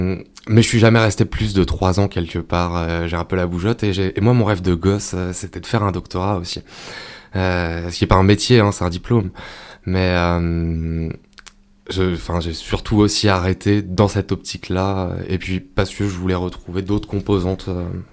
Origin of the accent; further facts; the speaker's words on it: Aubenas, Auvergne-Rhône-Alpes, France; Je suis un pur produit albenacien. Je suis né à l'hôpital, à la clinique d'Aubenas. Même pas à l'hôpital, non, à la clinique d'Aubenas.